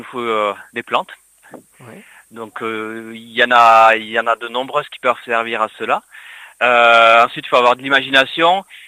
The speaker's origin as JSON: {"language": "French", "town": "Gruissan", "region": "Occitanie", "country": "France", "tie": "born or raised there", "said": "Je suis natif de Grissan et c'est vrai que j'aime parcourir les collines, les bords d'étang pour faire découvrir notre territoire."}